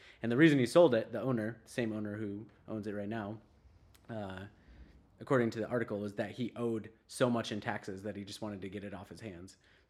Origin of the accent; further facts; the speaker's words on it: Battle Creek, Michigan, United States; now in Lansing, United States; moving into our neighborhood in Lansing now when they were started, you know, blocks away from where we grew up in Battle Creek as well.